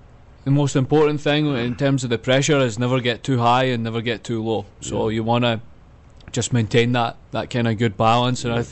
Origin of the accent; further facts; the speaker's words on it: Falkirk, Scotland, United Kingdom; I'm from Scotland. Okay. Little town called Falkirk, which is right in the middle of the country. Yeah. We got Glasgow to the left, and then Edinburgh to the right. So we're about 30 minutes between each one.